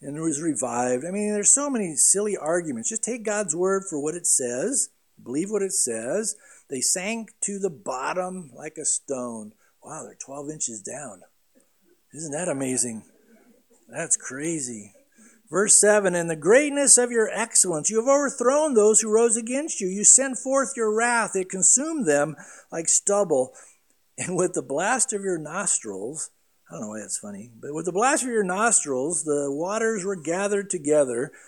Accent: San Diego, California, United States; I mean, I grew up surfing in San Diego.

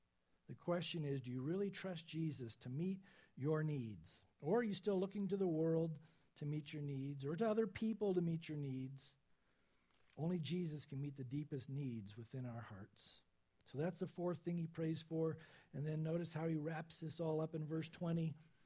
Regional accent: San Diego, California, United States; You know, I grew up in San Diego, but take a little Dixie cup.

